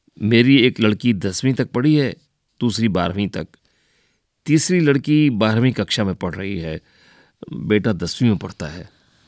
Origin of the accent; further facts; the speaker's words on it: Nerwa, Himachal Pradesh, India; मैं हिमाचल प्रदेश के शिमला जिले के नेरवा गांव का निवासी हूं और मेरी उम्र 45 साल है।